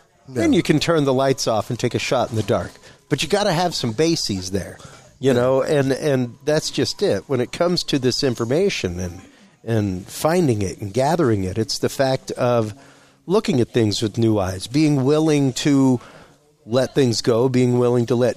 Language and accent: English; Louisiana, United States; Like, I'm a Cajun. We call freshwater white drum Gasper Goo.